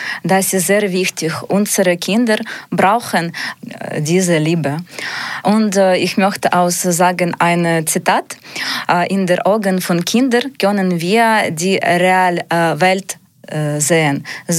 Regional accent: Ukraine; German is a second language; ich bin schon 36 Jahre alt. Ich komme aus der Ukraine und ich bin Alleinerziehermutter.

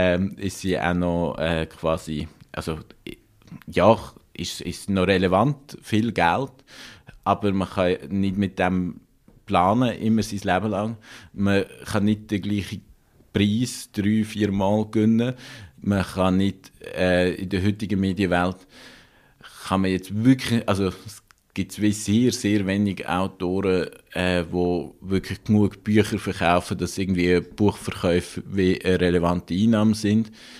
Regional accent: Basel, Basel-Stadt, Switzerland

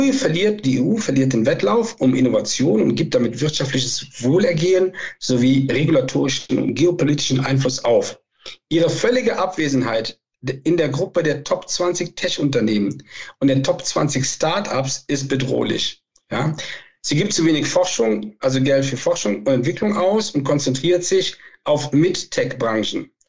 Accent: North Rhine-Westphalia, Germany; Da, wo ich herkomme, zwischen Köln und Aachen

